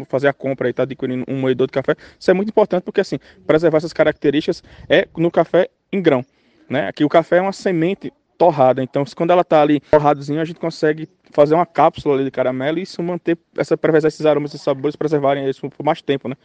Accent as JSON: {"language": "Portuguese", "town": "João Pessoa", "region": "Paraíba", "country": "Brazil", "said": "Eu sou paraibano de João Pessoa e tô aí uns 8, 10 anos estudando café."}